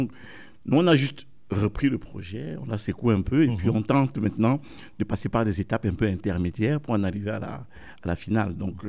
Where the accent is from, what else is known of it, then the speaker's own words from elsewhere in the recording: Cameroon; Et on veut, en tant que Camerounais, commencer quelque part.